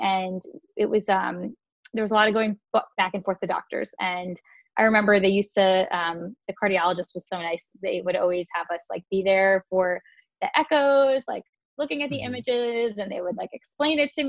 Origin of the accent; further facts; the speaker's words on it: New York, United States; So I grew up on Long Island. My family still lives there.